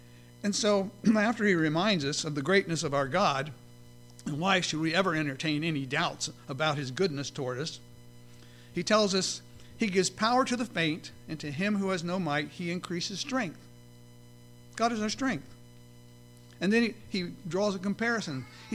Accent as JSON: {"language": "English", "country": "United States", "said": "And I'm an American. And part of my birthright as an American is I get to experience instant gratification most of the time."}